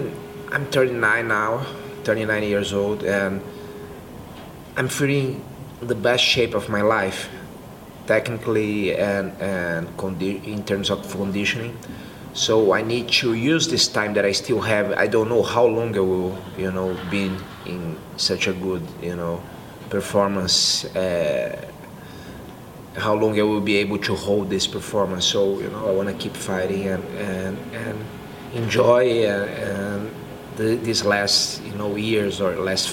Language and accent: English; São Paulo, Brazil; the fight was in São Paulo, and I really want to fight here in my hometown.